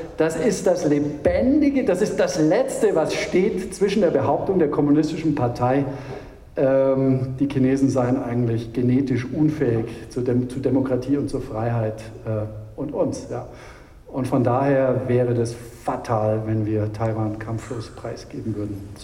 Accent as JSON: {"language": "German", "country": "Germany", "said": "Und wir als Deutsche vor allem, wir sind ja die, die mit unserer Autoindustrie und so den weichesten China-Kurs"}